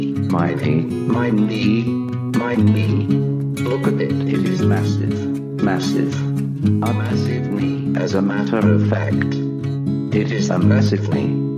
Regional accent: Tennessee, United States; I'm from Tennessee.

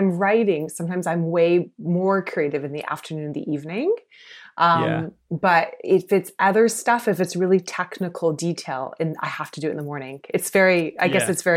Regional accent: South Carolina, United States; now in Canada; I grew up in the States, actually, not in Canada. And I grew up in South Carolina. So quite conservative area.

